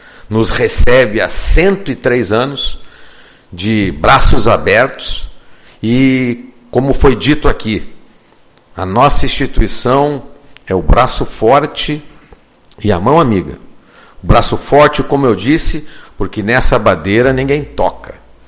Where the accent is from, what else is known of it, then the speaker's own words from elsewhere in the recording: São Luís Gonzaga, Rio Grande do Sul, Brazil; Eu que sou gaúcho, de São Luís Gonzaga, missioneiro, passei a amar essa cidade.